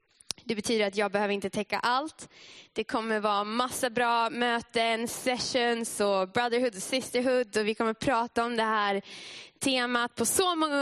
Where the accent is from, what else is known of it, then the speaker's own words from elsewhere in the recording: Umeå, Västerbotten County, Sweden; moved away as an adult; now in Vaasa, Finland; För jag kommer från Umeå och jag har flyttat till Finland och Vasa här för ett halvår sedan typ.